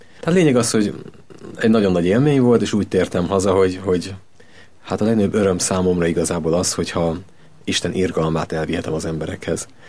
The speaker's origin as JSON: {"language": "Hungarian", "region": "Budapest", "country": "Hungary", "tie": "born or raised there", "said": "én a parlament mellett nőttem fel, az Alkotmány utcában laktunk mindig is"}